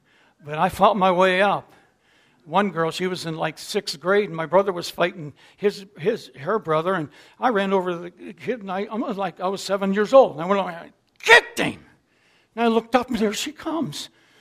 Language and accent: English; Pittsburgh, Pennsylvania, United States; I grew up in South Pittsburgh, and I remember the first fight, and I was probably six years old.